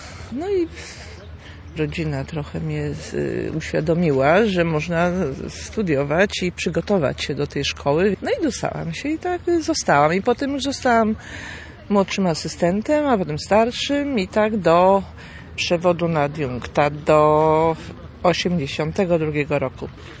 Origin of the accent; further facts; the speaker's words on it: Gdynia, Pomeranian Voivodeship, Poland; born there; ja się urodziłam w Gdyni, ale nie byłam nigdy tak związana z Gdynią, ponieważ moi rodzice to byli z dwóch końców Polski, czyli mama z Lwowa, tato z Warszawy